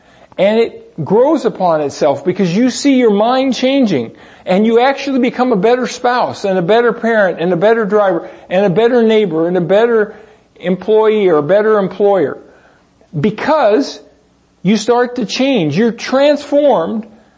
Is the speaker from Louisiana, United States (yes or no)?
no; California, United States; And for me, I grew up out here in California